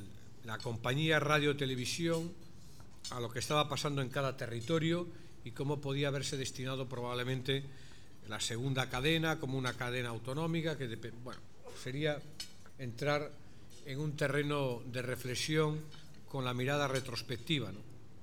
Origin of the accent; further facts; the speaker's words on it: Galicia, Spain; es importante, desde luego, en mi tierra, en Galicia